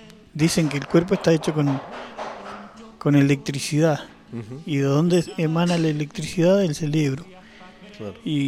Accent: Cholila, Chubut, Argentina; Sí, yo me crié en Cholila, así que se imaginan, soy bien campesino y soy orgulloso.

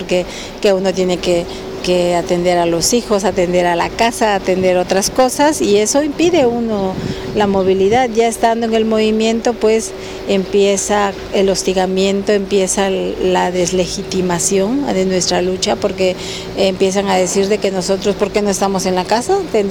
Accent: Juchitán de Zaragoza, Oaxaca, Mexico; yo vengo del Istmo de Tehuantepec, en el estado de Oaxaca. Pertenezco al pueblo indígena Binisá. Soy de Juchitán de Zaragoza

